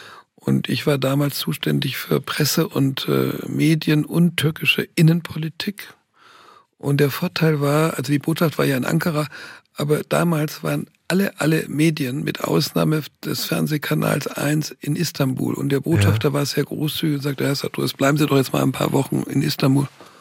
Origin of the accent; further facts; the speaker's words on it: Tunisia; Also es hat mit meiner Kindheit in Nordafrika, in Tunesien zu tun.